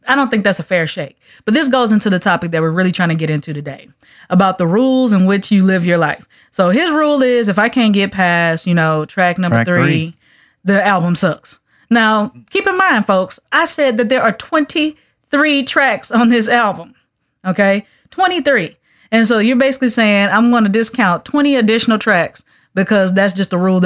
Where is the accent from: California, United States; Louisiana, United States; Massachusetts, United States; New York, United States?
Louisiana, United States; Of course, I'm from Louisiana, so I want to hear something that got a little beat to it as well.